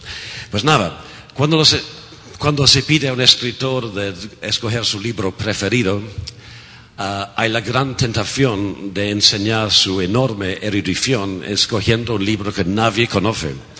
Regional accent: United Kingdom; Spanish is a second language; Soy otro escritor británico, pero voy a hablar inglés en español.

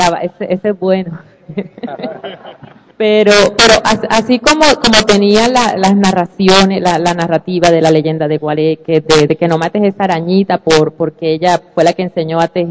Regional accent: Maicao, La Guajira, Colombia; Y porque en todo esto yo me crié pues en Maicao, entonces siempre estaba como que en el contacto con el mundo arijuna, con el guayú

